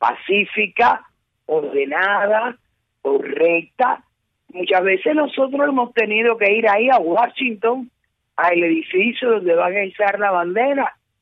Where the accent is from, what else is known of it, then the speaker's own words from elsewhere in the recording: Cuba; nosotros como cubanos